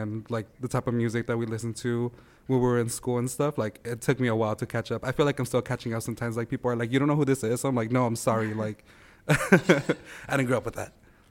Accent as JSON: {"language": "English", "region": "California", "country": "United States", "tie": "born or raised there", "said": "I grew up, I was like born in San Jose and I grew up in California. I've like never left Northern California. I've lived in Northern California all of my life."}